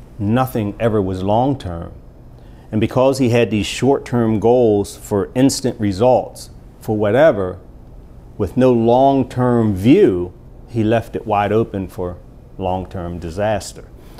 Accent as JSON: {"language": "English", "town": "Baltimore", "region": "Maryland", "country": "United States", "tie": "born or raised there", "said": "I grew up in Baltimore."}